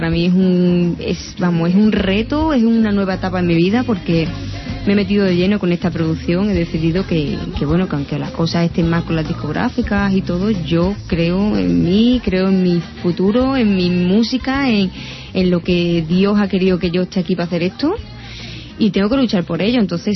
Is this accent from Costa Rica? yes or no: no; Andalusia, Spain; que son boleros y coplas de toda la vida, que yo soy andaluza.